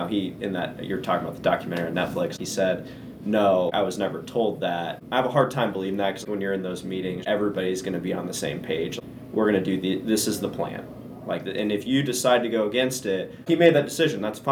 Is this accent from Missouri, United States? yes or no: yes; Kansas City, Missouri, United States; Like, I grew up in Kansas City